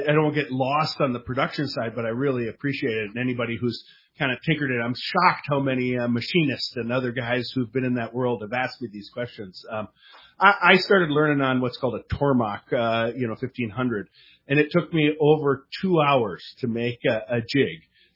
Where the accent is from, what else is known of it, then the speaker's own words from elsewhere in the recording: Minnesota, United States; like I grew up in Minnesota, we fish what's called a lemon head